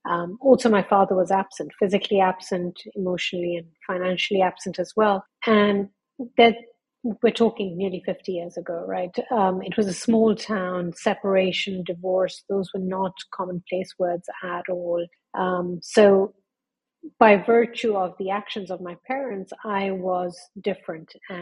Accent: London, United Kingdom; born there; So for your listeners, obviously, they'll hear I'm not American. I was born in London, where of Parsi faith

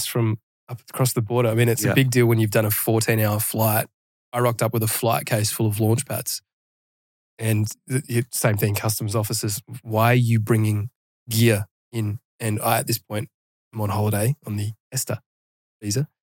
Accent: Adelaide, South Australia, Australia; I'd probably lost a bit of support from my hometown here in Adelaide

